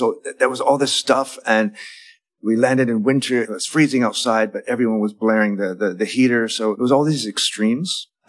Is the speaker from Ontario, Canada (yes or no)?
yes; Windsor, Ontario, Canada; When I was growing up in Windsor, Ontario, Canada, there was a teppanyaki hot grill.